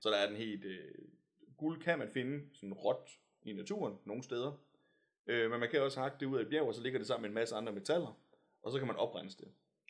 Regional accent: Zealand, Denmark; nu er jeg nede fra Sydsjælland, og man plejer at joke med, at vi er toppen af de norske fjelle

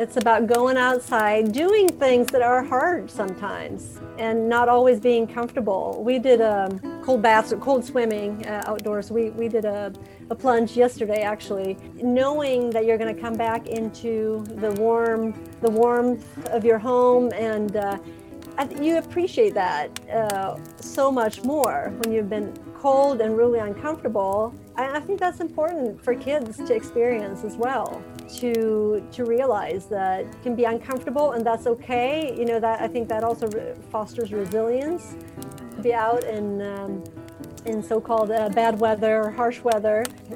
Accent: Sweden; English is a second language; moved away as an adult; also born or lived in Montana / Indiana; now in United States; I've lived in the States for 15 years, but I was born and raised in Sweden. Moved over to the U.S. when I was in my 20s, after I met my then boyfriend and then husband. And we lived in Montana for a couple of years

